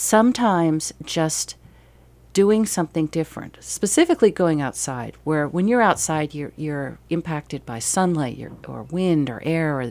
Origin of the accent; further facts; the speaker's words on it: New England, United States; it was just a part of that growing up in New England, that New England pioneer, you're going to fix it yourself